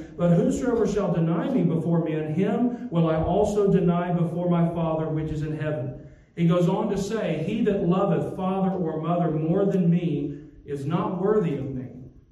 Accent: Georgia, United States; now in Utah, United States; I am originally from Georgia. When we first moved out here, my wife and I and my family, who are with me tonight, they're actually visiting grandparents back in the Southeast.

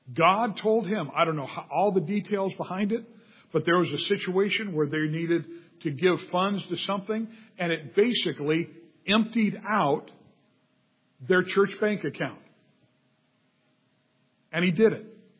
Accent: California, United States; My soul, I grew up in the San Fernando Valley.

